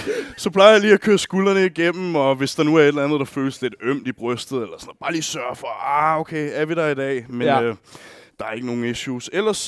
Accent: Glostrup, Capital Region of Denmark, Denmark; Jeg er normalt født og opvokset i Glostrup.

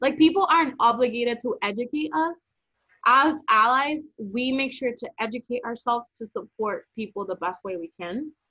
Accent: Puerto Rico; it has a lot to do with the way I grew up in Puerto Rico, too.

